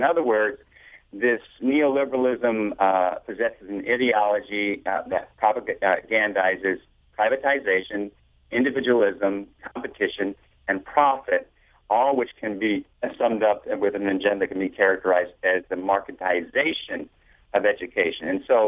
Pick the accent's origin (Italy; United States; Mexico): Italy; I was born and raised in Italy. And then all the way until I graduated from high school.